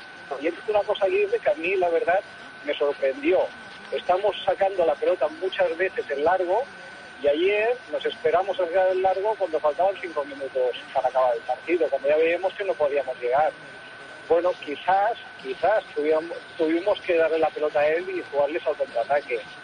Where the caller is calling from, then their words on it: Badalona, Catalonia, Spain; de Badalona.